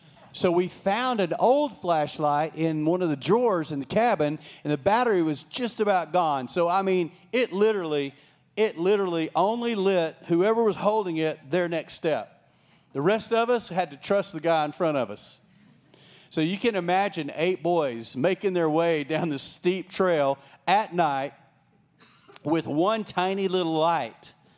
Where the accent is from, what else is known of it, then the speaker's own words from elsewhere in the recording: Texas, United States; Remember, I was raised in West Texas. We had no water. We had stock tanks. That was our lakes.